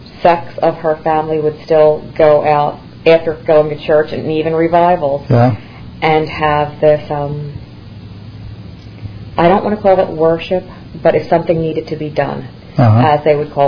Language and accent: English; Pennsylvania, United States; I'm from Pennsylvania.